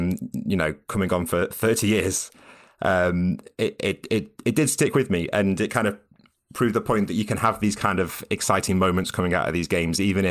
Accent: West Midlands, United Kingdom; So I grew up in Staffordshire, in a very small town in Staffordshire, sort of about an hour north of Birmingham.

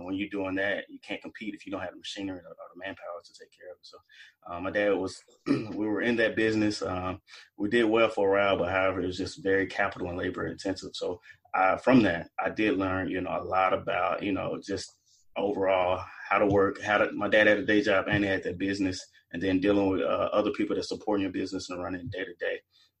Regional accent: Mississippi, United States; As a child, you know, growing up in Mississippi

